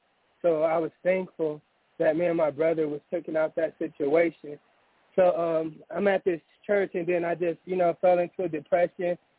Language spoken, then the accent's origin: English; Los Angeles, California, United States; I'm from Southern California, L.A. I'm 40. I grew up in when they, you know, pushed the drugs and all that.